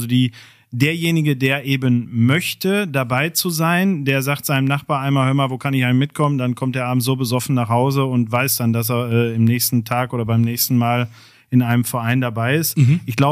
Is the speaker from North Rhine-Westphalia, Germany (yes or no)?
yes; Kirchhellen, North Rhine-Westphalia, Germany; also born or lived in Dorsten; Dorsten, Toreinfahrt sozusagen, weil es in Kirchhellen keine Geburtenstation mehr gab, okay. Aber ansonsten, ich sag mal, anderthalb Wochen, Station und dann direkt nach Kirchhellen